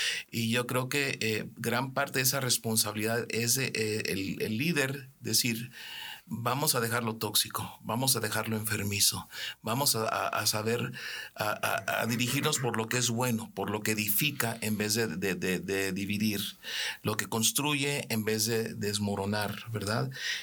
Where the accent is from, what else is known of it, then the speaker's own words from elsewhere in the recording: Mexico; Yo crecí en México. En México tenemos nuestra cultura.